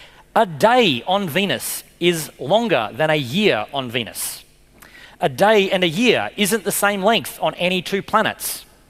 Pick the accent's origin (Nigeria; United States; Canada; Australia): Australia; I am an Australian citizen who has lived in Australia my entire life